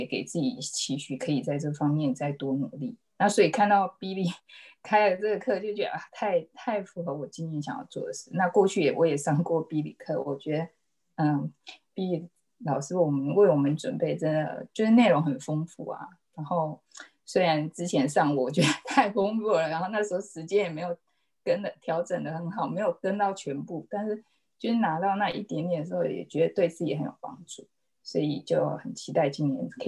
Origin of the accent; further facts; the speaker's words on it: Taiwan; now in Fremont, United States; 。那我现在是在 Fremont， 那我是2012年从台湾过来美国，那就在灵粮堂聚会一直到现在，所以快9年了